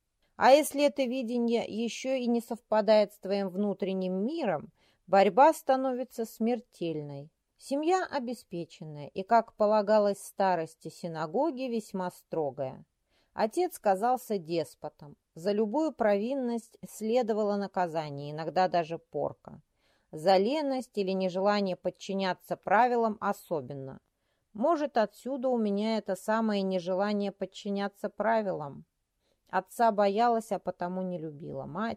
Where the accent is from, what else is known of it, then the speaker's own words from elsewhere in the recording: Taganrog, Rostov Oblast, Russia; born there; меня тоже родила мать. О занятости своих теток ничего сказать не могу, не знаю. Но родила не в Москве, а в Таганроге. Замечательный город. К тому же быть землячкой Чехова почетно.